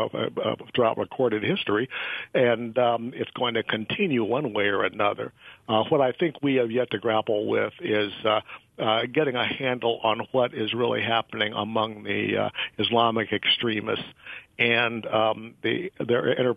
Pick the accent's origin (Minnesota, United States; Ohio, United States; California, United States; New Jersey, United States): Ohio, United States; Middletown; I grew up in Middletown, Ohio, between Cincinnati and Dayton, which is also the home area of John Boehner.